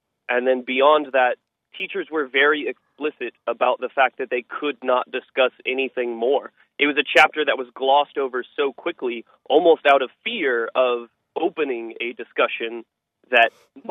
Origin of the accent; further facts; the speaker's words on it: Indiana, United States; because I grew up in Indiana where it's abstinence only